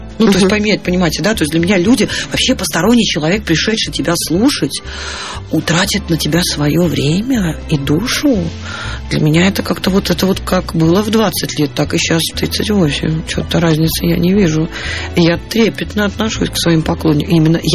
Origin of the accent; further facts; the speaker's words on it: Murmansk, Murmansk Oblast, Russia; now in Saint Petersburg, Russia; Потому что я сама из Мурманска, а прожила уже, ой, господи, какой 20? Ой, 16 лет я живу в Петербурге, поэтому я северная девушка, но я петербурженка.